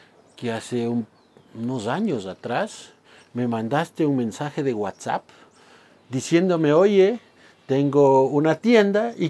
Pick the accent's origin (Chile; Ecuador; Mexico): Ecuador; Ibarra, Imbabura; Chuta, creo que soy más caranqueño que nadie, les digo. O sea, y si no conocen Caranqui, averigüen dónde es.